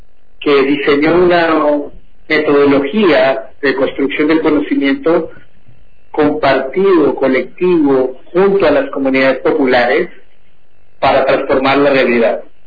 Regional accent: Colombia; now in Argentina; Yo vivía en una ciudad pequeña al sur de Bogotá, yo soy de Colombia, hacía mi práctica profesional en la universidad, yo soy licenciado en psicología

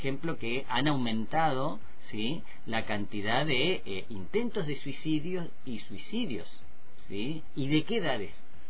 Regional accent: General Roca, Río Negro, Argentina; yo me crié acá en Roca, acá en Barrio Aeroclub

